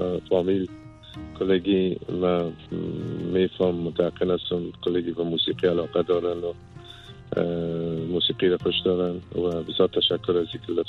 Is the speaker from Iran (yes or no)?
no; Afghanistan; born there; در افغانستان تولد شدیم و بسیار علاقه دارم که به افغانستان بیایم.